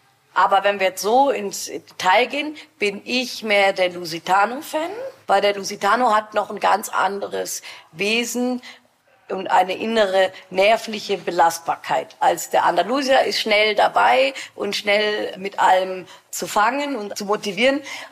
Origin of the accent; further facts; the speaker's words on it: Munich, Bavaria, Germany; born there; ich bin ja auch in München geboren